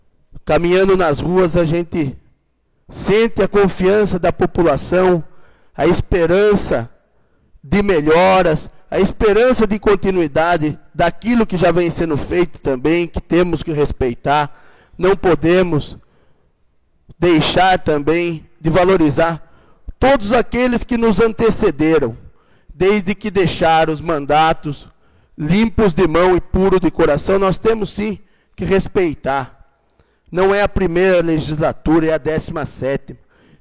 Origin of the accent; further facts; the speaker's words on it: Piedade, São Paulo, Brazil; o município onde eu nasci, onde crescem as minhas filhas, onde vivo e onde eu pretendo viver o resto da minha vida.